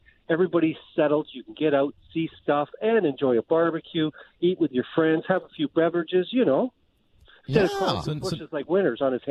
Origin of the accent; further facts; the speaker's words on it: Ireland; I'm Irish, not Italian.